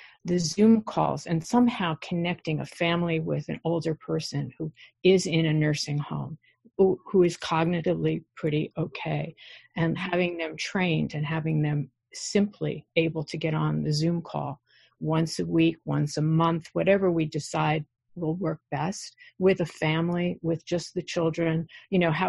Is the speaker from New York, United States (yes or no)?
yes; New York, United States; now in Minnesota, United States; I'm from New York, but I'm actually in Minnesota. I got here 4 weeks ago